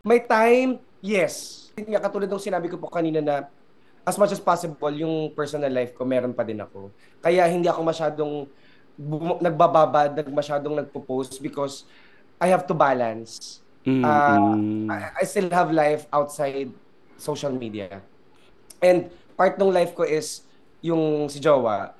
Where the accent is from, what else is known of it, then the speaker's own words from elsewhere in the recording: Central Luzon, Philippines; Tapos nagpatayo ng bahay para kanila mama, papa, dito sa probinsya namin, sa Zambales.